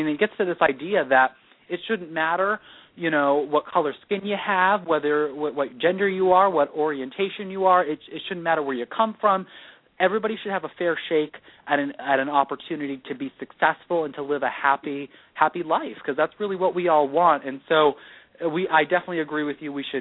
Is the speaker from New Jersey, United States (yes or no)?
no; Florida, United States; also born or lived in Vermont / Maine; I mean, I was born in Vermont, was raised up in Florida, and then went to middle school and high school in Maine. And so technically, if you really want to be specific, I'm from away.